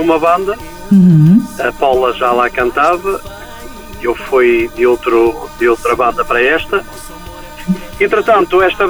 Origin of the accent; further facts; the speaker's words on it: Arcos de Valdevez, Norte, Portugal; Olha, eu sou de Arcos de Valdevez